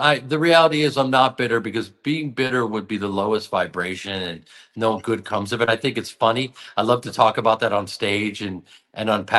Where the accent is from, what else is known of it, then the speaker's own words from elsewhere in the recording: Chicago, Illinois, United States; I mean, listen, man, I was so lucky as a Chicago fan.